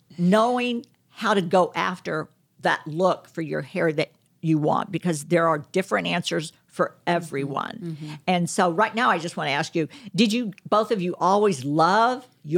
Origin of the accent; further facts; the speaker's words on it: Texas, United States; I call them bangs because mm-hmm. I'm from Texas.